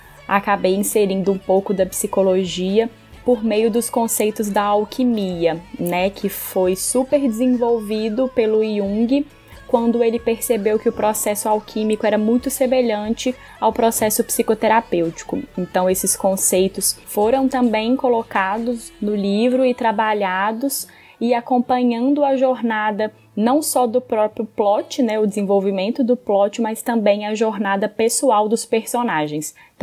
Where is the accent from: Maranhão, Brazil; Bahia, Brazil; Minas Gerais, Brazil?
Minas Gerais, Brazil; Belo Horizonte; sou psicóloga e escritora e sou de Belo Horizonte, Minas Gerais.